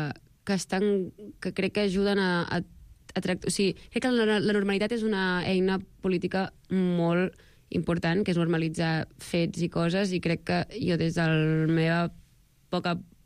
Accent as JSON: {"language": "Catalan", "town": "Sabadell", "region": "Catalonia", "country": "Spain", "said": "que sóc de Sabadell i encara no havia tocat."}